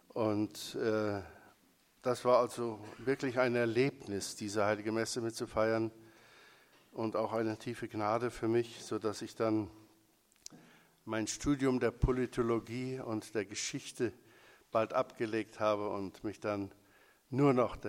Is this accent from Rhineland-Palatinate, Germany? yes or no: no; Aschendorf, Lower Saxony, Germany; Ich bin ein Kind des Emslandes, 1942 in Aschendorf, heute Papenburg, fast an der Nordsee geboren, 8 Kilometer neben Hede